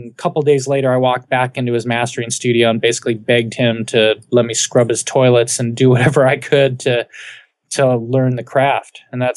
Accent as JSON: {"language": "English", "region": "Colorado", "country": "United States", "said": "I'm from Colorado and there weren't a lot of options back then."}